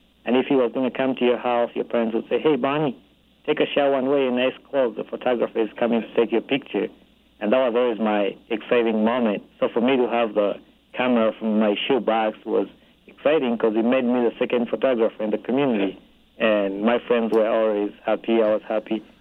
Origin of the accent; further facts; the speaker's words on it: Uganda; now in United States; Yeah, I grew up in Uganda, and then I moved to the United States